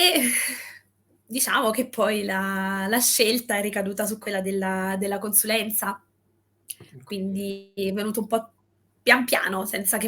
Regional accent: Naples, Campania, Italy; moved away; mi sono sempre sentita un po' fuori posto a Napoli

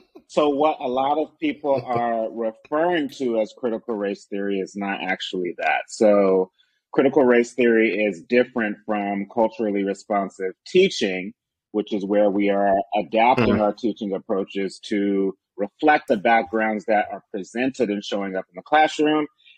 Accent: Washington, District of Columbia, United States; I grew up in the Washington metropolitan area. And so I spent most of my life here

